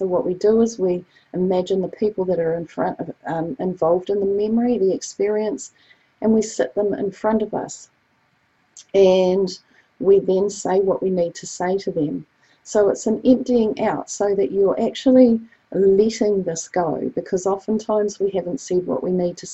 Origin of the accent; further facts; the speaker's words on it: New Zealand; I'm from New Zealand